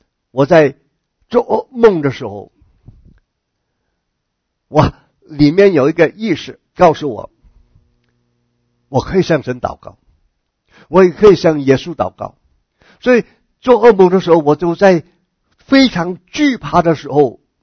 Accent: China; 认为死了就是我们中国人说一了百了了

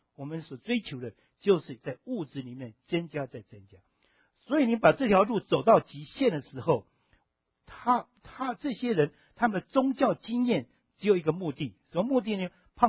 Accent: Taiwan; 我因为我台湾人嘛，我吃的不是很多，一点点可以，太辣就不行了。

